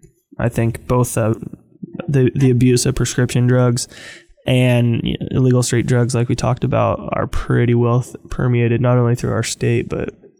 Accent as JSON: {"language": "English", "town": "McKinleyville", "region": "California", "country": "United States", "tie": "born or raised there", "said": "Growing up in McKinleyville, yeah. And or Arcata."}